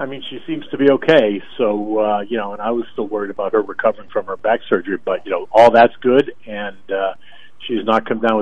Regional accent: Boston, Massachusetts, United States; We came up to Boston because I'm from Boston. My whole family lives up here.

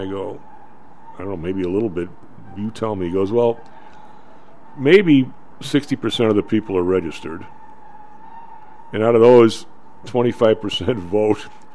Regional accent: Evergreen Park, Illinois, United States; also born or lived in Chicago; In Evergreen Park, where I grew up, after we moved there from Chicago, but I'm saying it wasn't like we moved to the burbs because Evergreen Park was surrounded by three sides by Chicago, believe it or not.

